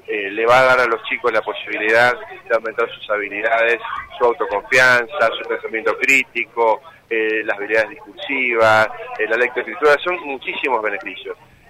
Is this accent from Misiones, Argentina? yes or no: yes; Misiones, Argentina; Somos una provincia muy rica, muy diversa, y hay que recuperarlos.